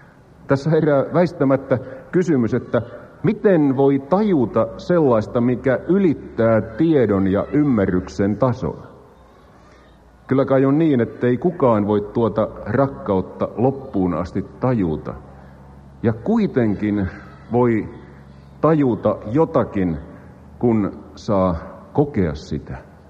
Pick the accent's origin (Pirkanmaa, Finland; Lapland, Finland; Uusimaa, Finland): Uusimaa, Finland; Porvoo; Myös kotikaupunkini Porvoon kansalaisopisto järjesti kuluneen kevään aikana yleisöluentosarjan